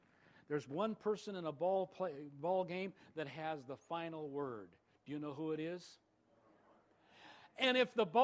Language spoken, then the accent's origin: English; England, United Kingdom; now in United States; I don't have a television, but I have Netflix, and I have a means of getting to English. I'm an Englishman.